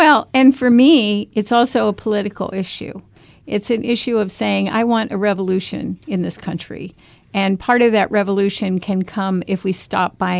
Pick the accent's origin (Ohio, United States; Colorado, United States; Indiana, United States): Ohio, United States; which we're from Ohio, so I always think we all eat a lot of soup once the weather's a little cold.